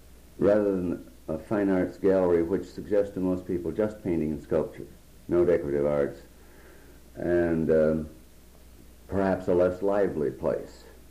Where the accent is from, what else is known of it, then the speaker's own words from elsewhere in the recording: Minneapolis, Minnesota, United States; born there; also born or lived in Switzerland / France; I was born in Minneapolis. From the age of nine, I was in school in Switzerland at the age of nine, then private schools back in Minnesota.